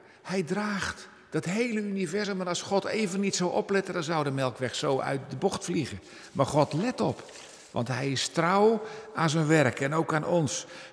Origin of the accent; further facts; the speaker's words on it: South Holland, Netherlands; Ja, ik kom van de Zuid-Hollandse eilanden. En in dat gereformeerde protestantisme, zeker van die dagen